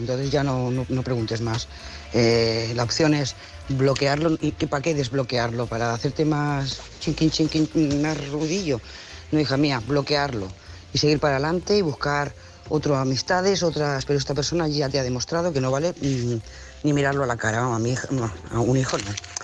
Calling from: Lloret de Mar, Catalonia, Spain; de Lloret de Mar.

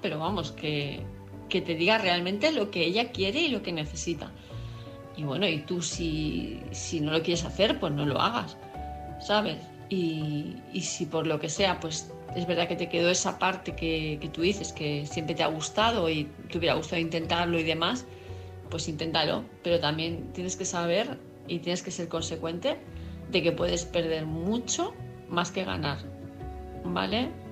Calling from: Palma de Mallorca, Balearic Islands, Spain; de Palma de Mallorca

